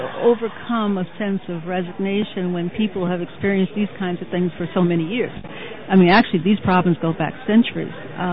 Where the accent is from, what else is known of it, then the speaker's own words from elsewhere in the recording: Ohio, United States; I'm from Ohio, too.